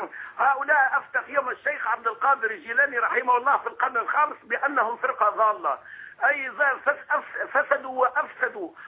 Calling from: Tunisia

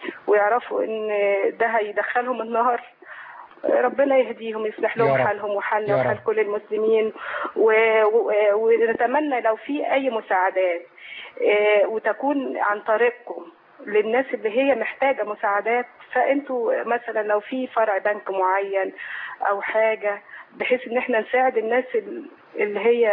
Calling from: Mecca, Makkah Province, Saudi Arabia; انا بكلمك من مكه المكرمه.

